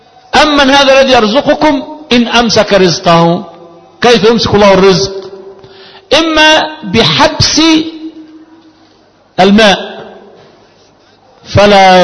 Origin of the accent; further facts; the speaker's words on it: Egypt; ومن الرزق الحسن أن أنا من أبناء مصر ولد في بلد مسلم لأبوين مسلمين في جوار مسلم